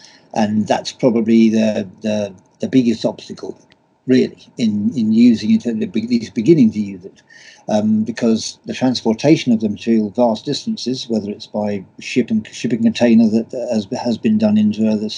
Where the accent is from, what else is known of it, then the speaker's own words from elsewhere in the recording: England, United Kingdom; now in Ireland; I'm an Englishman that lives in Ireland and has done for the last 47 years of my life.